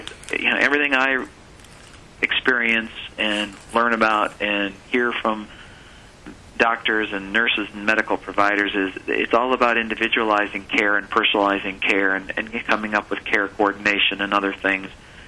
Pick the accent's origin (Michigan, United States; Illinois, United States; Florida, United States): Michigan, United States; I'm from Michigan.